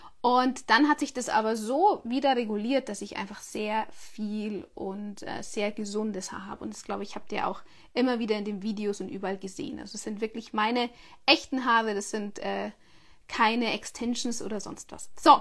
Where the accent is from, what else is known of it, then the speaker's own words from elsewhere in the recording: Bavaria, Germany; zumindest da, wo ich herkomme aus Bayern, ist nicht unbedingt Chlor im Wasser